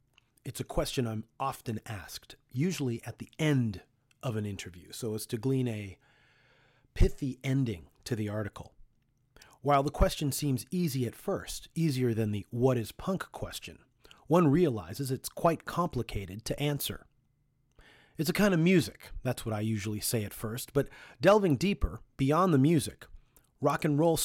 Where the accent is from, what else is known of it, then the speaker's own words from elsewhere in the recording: Toronto, Ontario, Canada; someone on the road finds out we're from Toronto and asks us if we know Dan Burke.